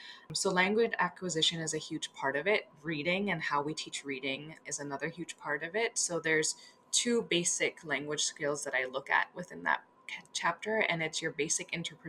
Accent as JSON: {"language": "English", "town": "Kingston", "region": "Ontario", "country": "Canada", "tie": "born or raised there", "said": "And I am a Kingston native. I was born in Cataraqui."}